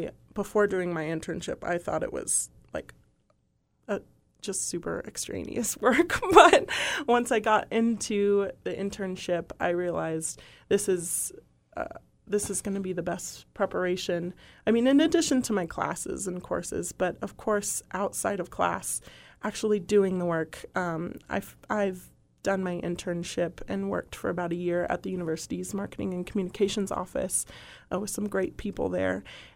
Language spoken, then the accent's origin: English; Las Vegas, Nevada, United States; So I'm from Las Vegas. I graduated from Arborview High School in 2012.